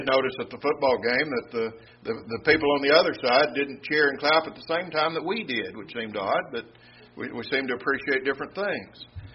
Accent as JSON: {"language": "English", "town": "Cisco", "region": "Texas", "country": "United States", "tie": "born or raised there", "said": "Thursday night, my hometown Cisco Lobos were playing here in Brownwood."}